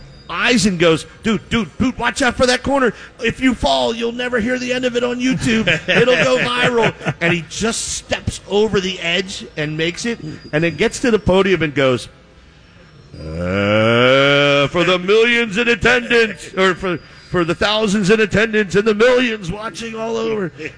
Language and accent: English; Pottstown, Pennsylvania, United States; I'm from Pottstown, man. We're in the same boat.